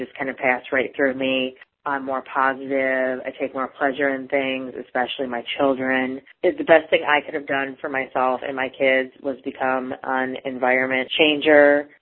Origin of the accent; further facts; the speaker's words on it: Lindale, Texas, United States; I'm from Lindale, Texas.